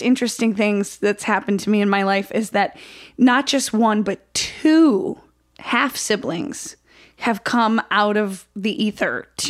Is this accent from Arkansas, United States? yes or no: no; Oswego, New York, United States; So I grew up in Oswego, New York